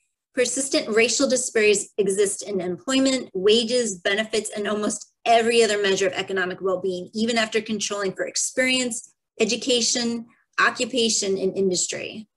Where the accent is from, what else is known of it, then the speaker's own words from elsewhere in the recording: Connecticut, United States; Although we have different ideas about good running weather since he's from Alabama and I'm from Connecticut.